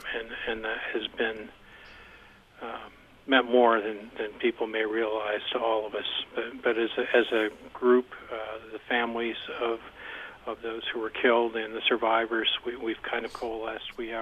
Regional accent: Palmyra, New York, United States; also born or lived in Rochester; I was born in Rochester, raised in Palmyra and Macedon.

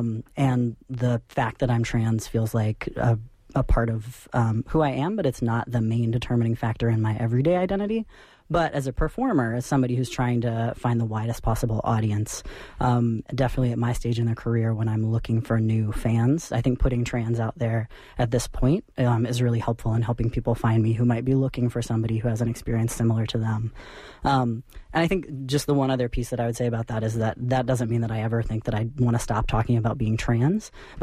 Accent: Richmond, Virginia, United States; So when I talk about being from Virginia, I grew up in Richmond, which is the capital of Virginia.

